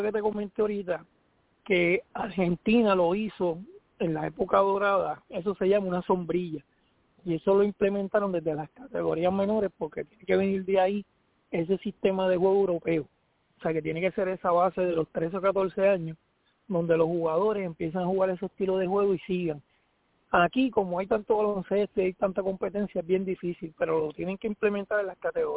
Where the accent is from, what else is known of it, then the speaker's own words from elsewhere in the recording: Dominican Republic; Los únicos que juegan acá somos los americanos, nosotros, los dominicanos